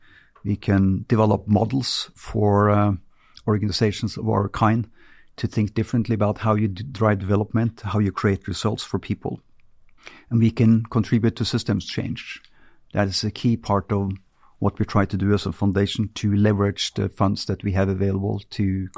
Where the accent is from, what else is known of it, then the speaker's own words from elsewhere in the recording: Norway; moved away as an adult; I grew up right outside of Oslo